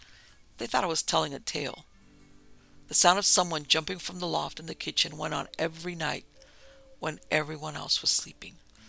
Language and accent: English; Irmo, South Carolina, United States; I grew up in Irmo, South Carolina, in a middle-class neighborhood that was just wonderful.